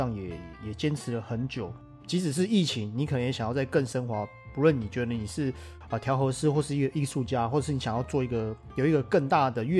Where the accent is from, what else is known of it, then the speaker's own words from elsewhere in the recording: Taiwan; 但是对我来讲，因为我是台湾人嘛，我讲的应该很有资格吧